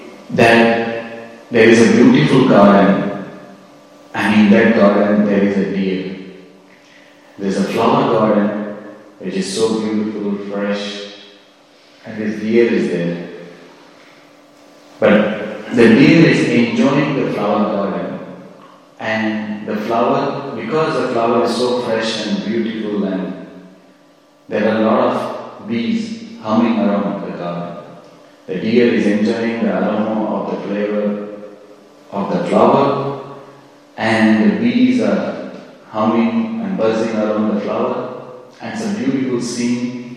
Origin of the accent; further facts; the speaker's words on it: South India, India; and I was from South India.